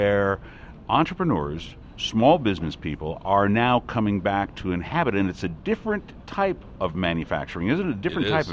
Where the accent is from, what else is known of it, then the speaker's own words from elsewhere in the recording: Michigan, United States; He is a congressman from the great state of Michigan, my home state, as a matter of fact.